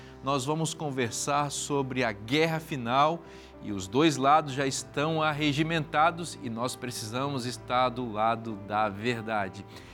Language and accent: Portuguese; Espírito Santo, Brazil; É, sim, eu sou do Espírito Santo.